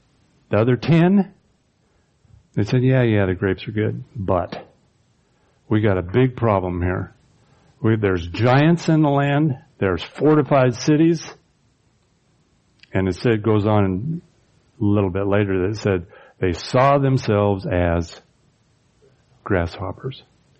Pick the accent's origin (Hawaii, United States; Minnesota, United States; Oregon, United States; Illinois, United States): Oregon, United States; I thought, well, heck, I'm from Oregon.